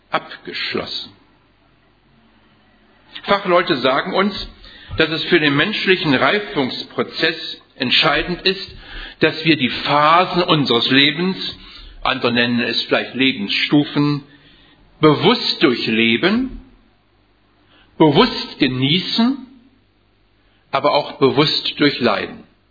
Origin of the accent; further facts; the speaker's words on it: Wilhelmshaven, Lower Saxony, Germany; born there; ich bin in Wilhelmshaven geboren und kenne die Gemeinde Jever seit 60 Jahren